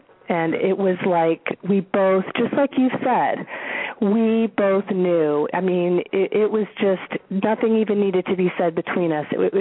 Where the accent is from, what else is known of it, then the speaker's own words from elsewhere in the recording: Florida, United States; I'm from Florida.